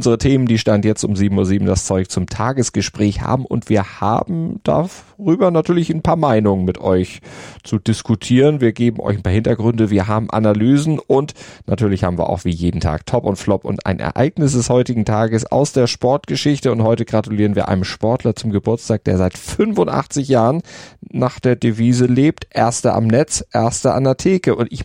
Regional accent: Northern Germany, Germany; Also bei uns in Norddeutschland ist das ja gang und gäbe

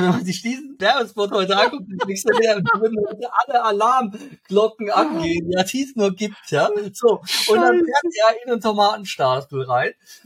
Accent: Ludwigshafen, Rhineland-Palatinate, Germany; Also ich bin ja neben Mannheim groß geworden in Ludwigshafen, habe auch in Mannheim studiert und war jedes Wochenende in Mannheim.

